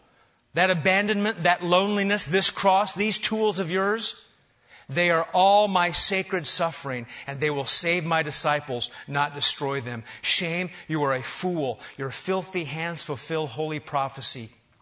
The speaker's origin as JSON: {"language": "English", "region": "Nebraska", "country": "United States", "tie": "born or raised there", "said": "Now, when I was a kid growing up in Nebraska, we did all kinds of crazy things."}